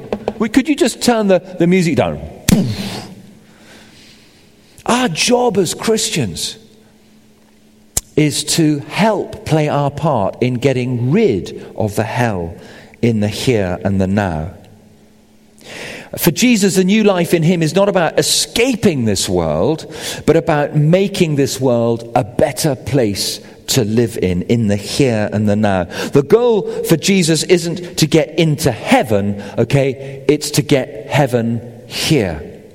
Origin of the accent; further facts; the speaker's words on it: United Kingdom; I mean, I am British. I'm a man.